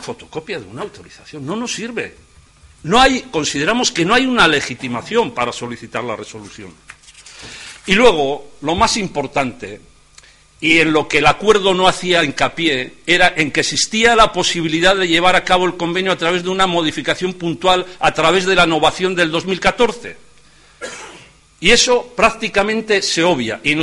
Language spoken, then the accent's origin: Spanish; Laredo, Cantabria, Spain; Nosotros, como somos de Laredo